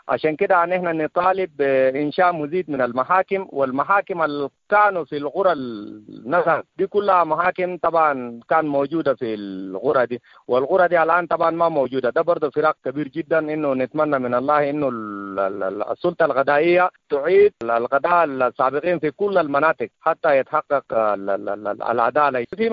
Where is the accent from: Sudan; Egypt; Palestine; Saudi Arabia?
Sudan; Darfur; أقرب مثال زمان كان عندنا في دارفور هنا